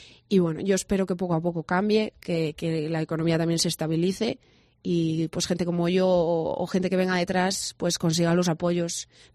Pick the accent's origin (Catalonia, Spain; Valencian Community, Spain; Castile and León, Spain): Castile and León, Spain; Yo siempre presumo de mi tierra, siempre soy berciana hasta las médulas, como se dice